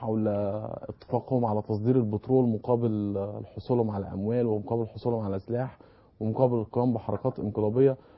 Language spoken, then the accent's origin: Arabic; Egypt; في عندنا في مصر، في تونس، في ليبيا، في سوريا، في البحرين، في الكويت، في اليمن